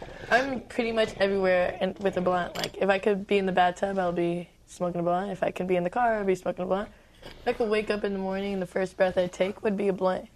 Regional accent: Miami, Florida, United States; I'm like, yeah, but I'm from Miami.

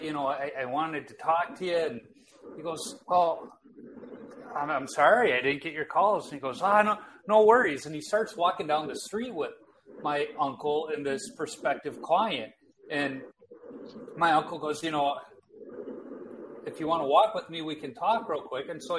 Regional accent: Chicago, Illinois, United States; moved away as an adult; now in Minnesota, United States; I live in Minnesota these days, but I grew up in Chicago. But, you know, I moved out to college when I was 18.

